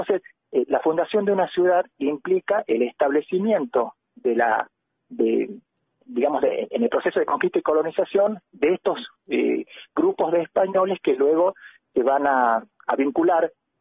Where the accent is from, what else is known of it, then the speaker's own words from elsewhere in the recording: Argentina; quienes somos argentinos de varias generaciones, tenemos necesariamente nuestra sangre, sobre todo quienes vivimos en el noreste argentino, sangre indígena y sangre negra.